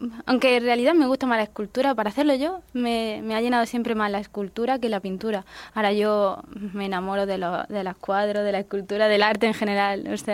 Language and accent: Spanish; Linares, Andalusia, Spain; Jaén. Soy de Linares, Jaén.